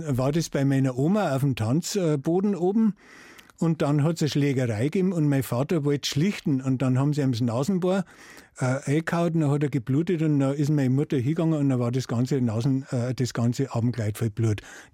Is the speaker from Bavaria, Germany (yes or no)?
yes; Welchenberg, Bavaria, Germany; Und seitdem bin ich in Welchenberg aufgewachsen.